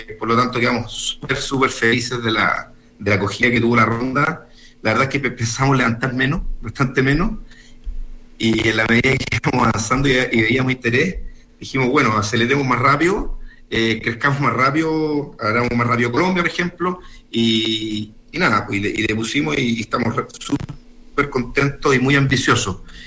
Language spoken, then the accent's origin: Spanish; Santiago, Santiago Metropolitan Region, Chile; now in Puerto Varas, Chile; los dos somos santiaguinos, y nos fuimos a ir a Puerto Vara por distintas razones.